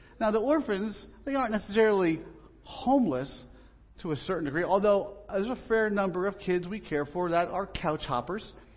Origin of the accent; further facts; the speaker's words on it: United States; I'd like to get going sometimes, but I'm from the East Coast, just north of Philadelphia.